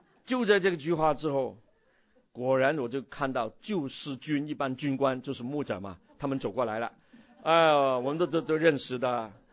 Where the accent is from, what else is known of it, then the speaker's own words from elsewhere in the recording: Guangdong, China; 就是我们广东人说抢毛啊